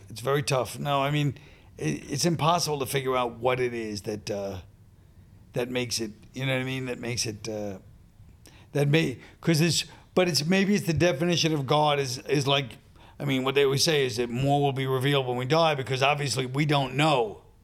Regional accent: New York, United States; And we grew up in New York, so we understood. We went to church sometimes, and some of my cousins went to Catholic schools.

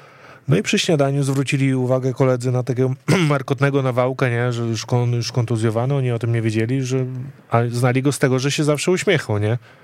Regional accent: Gliwice, Silesian Voivodeship, Poland; Ja z Gliwice

